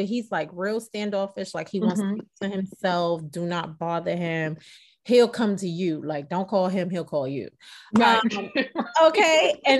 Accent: Brooklyn, New York, United States; I mean, I'm from Brooklyn. I'm a little rough around the edges, you know?

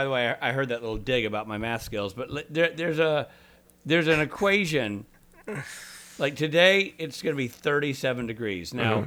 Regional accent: Nashville, Tennessee, United States; Plus, I grew up in Nashville.

